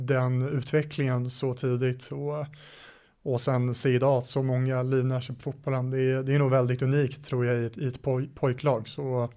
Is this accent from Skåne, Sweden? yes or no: no; Stockholm, Stockholm County, Sweden; det är en toppklubb i Sverige, och det är i Stockholm där jag är ifrån